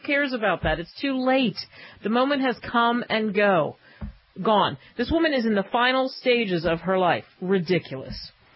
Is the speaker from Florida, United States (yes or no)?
no; Philadelphia, Pennsylvania, United States; And that happened in a Sears store, sadly to say, in my hometown of Philadelphia.